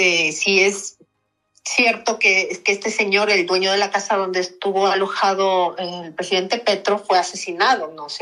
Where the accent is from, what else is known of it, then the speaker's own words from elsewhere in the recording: Ecuador; Bueno, yo como ecuatoriana quisiera saber